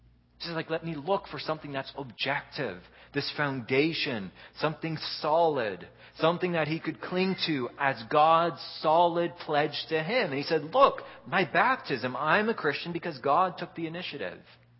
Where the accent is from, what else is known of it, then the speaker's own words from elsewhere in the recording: Canada; born there; also born or lived in Netherlands; It's not really anything that I did. It's just because I was born in Canada.